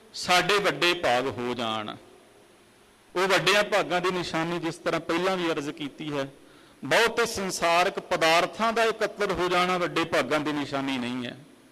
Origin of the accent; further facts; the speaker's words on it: Punjab, India; born there; ਅਸੀਂ ਗੁਰਸਿੱਖਾਂ ਦੇ ਘਰੇ ਜਨਮ ਲਿਆ, ਅਸੀਂ ਪੰਜਾਬ ਦੀ ਧਰਤੀ 'ਤੇ ਜਨਮ ਲਿਆ।